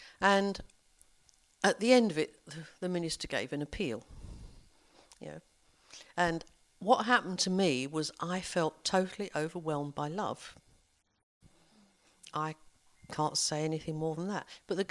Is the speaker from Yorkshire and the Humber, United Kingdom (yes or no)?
no; Southend-on-Sea, East of England, United Kingdom; From the end of Southend Pier, which is where we grew up in Essex